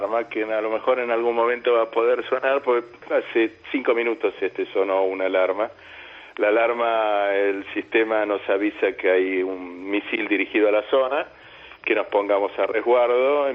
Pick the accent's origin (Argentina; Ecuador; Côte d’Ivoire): Argentina; now in Israel; vivo acá, trabajo acá, tengo a mis amigos, tengo a mi pareja, y estábamos juntos haciendo un paseo por Argentina, de donde soy yo, por Uruguay, de donde es ella